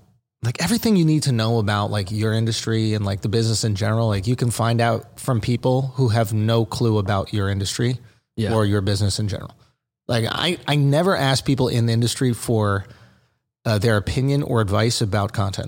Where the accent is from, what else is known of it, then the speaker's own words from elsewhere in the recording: New York City, New York, United States; I not only had that 10 years, I grew up in New York City.